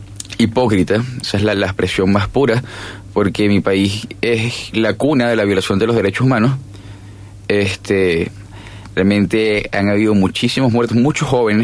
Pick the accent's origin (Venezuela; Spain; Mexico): Venezuela; Es algo muy sencillo y es lógico, y es algo que pasó en mi país. ¿Y qué es lo peor? Que esto va en medida proporcional. Cada vez los grados son de más pequeños a más grandes. En Venezuela, mira cómo termina.